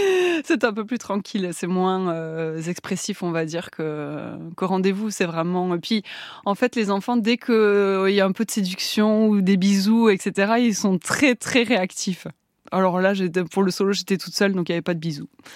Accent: Toulouse, Occitanie, France; Moi, je viens de Toulouse.

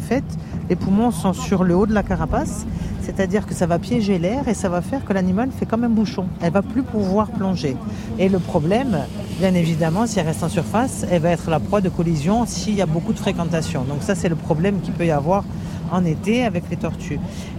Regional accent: Corsica, France; Je la connais déjà en tant que Corse

